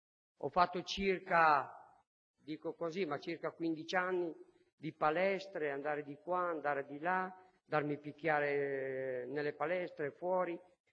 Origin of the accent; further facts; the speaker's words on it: Verona, Veneto, Italy; sono un sinto, un zigano che vengo da Verona.